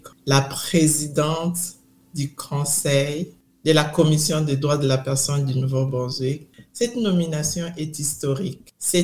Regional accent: DR Congo; mon parcours comme femme noire d'ici. Venant d'ailleurs, je viens de la République démocratique du Congo.

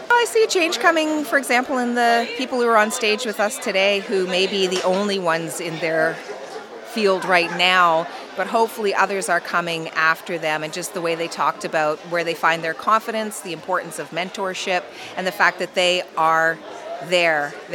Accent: Digby, Nova Scotia, Canada; also born or lived in Edmonton; I'm from Nova Scotia originally. I grew up in the Digby area and moved back here a couple of years ago. I'd been in Edmonton for about 18 years and working with CBC, and then moved back here with my two kids and my husband.

